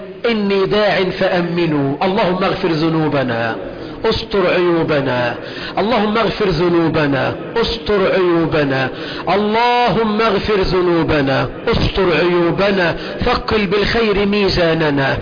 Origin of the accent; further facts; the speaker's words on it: Egypt; اللهم اجعل بلدنا مصر أمنا أمانا، رخاء سخاء